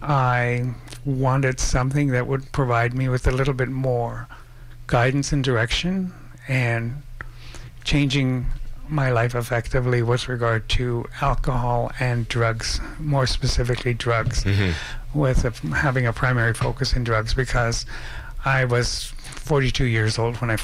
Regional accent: Williams Lake, British Columbia, Canada; I was born and raised in Williams Lake. I spent a couple of years I was born in Williams Lake. I was raised by my grandmother for basically primary life for 5 years

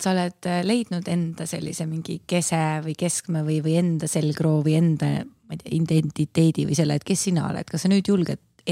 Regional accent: Turkey; kui mina olen Türgilt pärit

